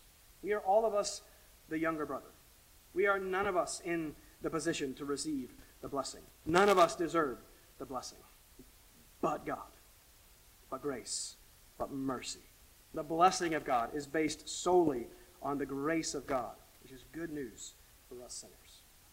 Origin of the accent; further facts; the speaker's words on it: the South, United States; moved away; I'm a kid from the South